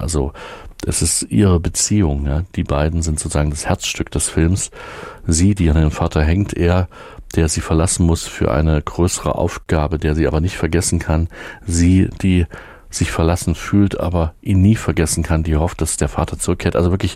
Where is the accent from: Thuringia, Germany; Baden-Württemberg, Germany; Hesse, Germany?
Thuringia, Germany; Erfurt; als Erfurter in der DDR haben wir zumindest auch Westfernsehen geschaut